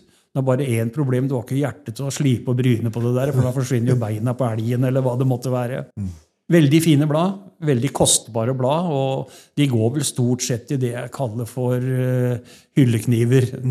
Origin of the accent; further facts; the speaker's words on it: Telemark, Norway; jeg kommer jo fra Telemark